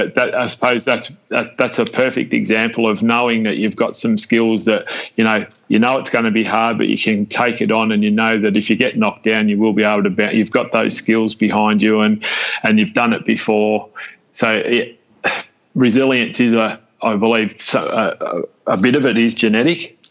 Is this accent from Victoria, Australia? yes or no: yes; Melbourne, Victoria, Australia; I was born and bred in Melbourne, Victoria, Australia. And my mum and dad were small business owners, and we moved around a fair bit